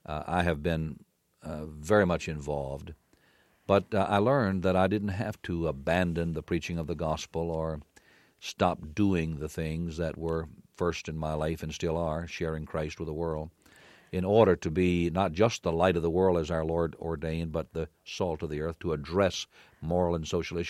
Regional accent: Lynchburg, Virginia, United States; I was born and raised in Lynchburg, Virginia.

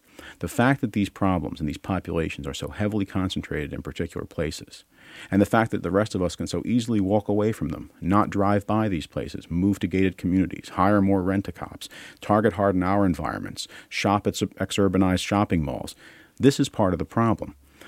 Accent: Philadelphia, Pennsylvania, United States; In the city of Philadelphia, which is my hometown, the city I know and love best

